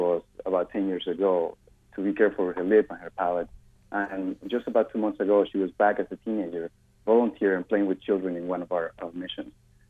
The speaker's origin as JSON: {"language": "English", "country": "Panama", "said": "I'm originally from Panama, and the first time I saw a child with a cleft lip or in a cleft palate was back in 1992"}